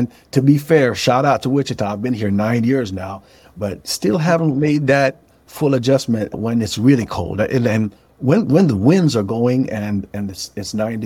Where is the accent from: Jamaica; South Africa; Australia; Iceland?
Jamaica; now in Augusta, United States; Well, I'm really a Caribbean boy because I was born in and raised in Jamaica, the beautiful island of Jamaica. But I home in the United States is Augusta, Georgia. I lived there for 20 years.